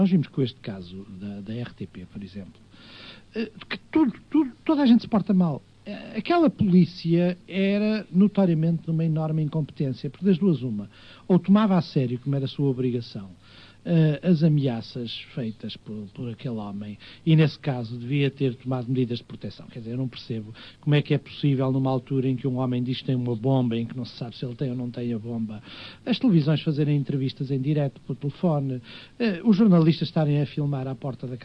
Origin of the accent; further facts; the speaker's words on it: Porto, Portugal; Eu que sou do Porto, lembro-me muito bem das cheias da Baixa do Porto.